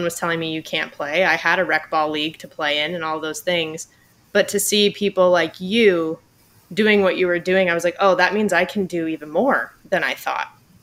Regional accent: California, United States; I'm from Southern California.

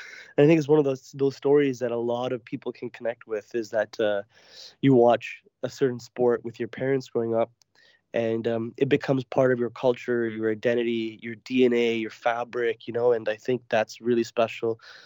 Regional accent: Toronto, Ontario, Canada; born there; I was very lucky and fortunate enough to be born in Toronto. But I was born in Toronto, and I was born a Toronto Leafs fan.

